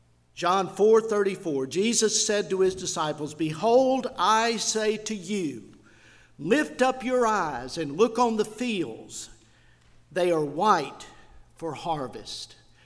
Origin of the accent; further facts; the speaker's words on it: Sulphur, United States; When I was growing up in Sulphur, my parents built the house that I grew up in 1953 and moved in 1954, and I knew everybody in our neighborhood.